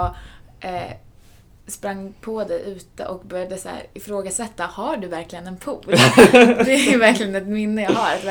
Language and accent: Swedish; Huddinge, Stockholm County, Sweden; Huddinge.